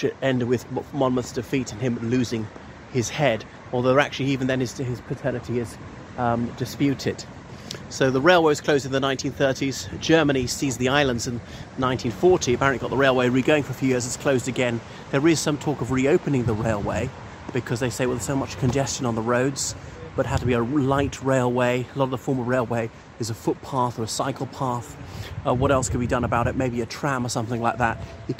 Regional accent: Ireland; now in St. Helier, Jersey; o everybody … from Ireland, and here I am in St. Helier, Jersey

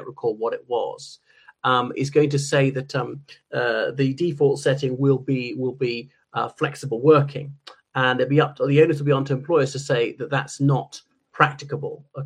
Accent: Ireland; o everyone … from Ireland.

